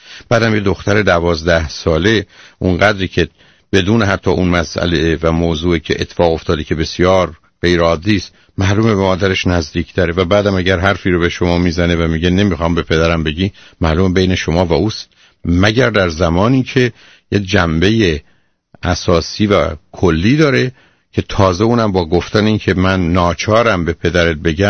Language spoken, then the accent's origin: Persian; Iran; به عنوان یه ایرانی